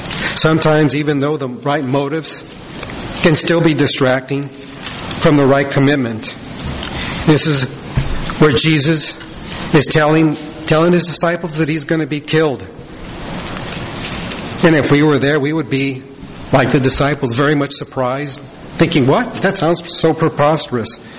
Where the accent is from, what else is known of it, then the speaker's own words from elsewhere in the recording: Los Angeles, California, United States; You know, as I mentioned, I grew up in Los Angeles. Was in the best part of town.